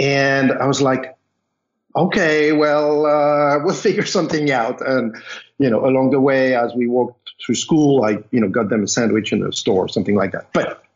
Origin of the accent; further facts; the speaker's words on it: France; I grew up in France.